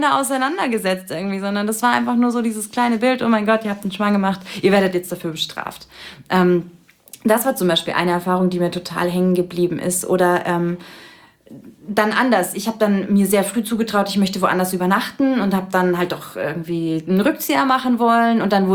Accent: Bavaria, Germany; ich bin im Landkreis München, also schon ein bisschen ländlicher groß geworden

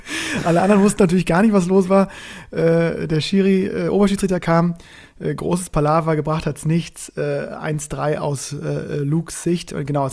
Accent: Northern Germany, Germany; als ich als Norddeutscher gegen die Wessis gespielt habe

